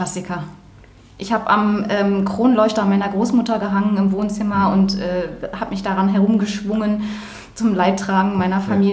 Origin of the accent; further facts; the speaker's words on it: Bremen, Germany; Ich bin ein Fischkopf sozusagen, aus Bremen.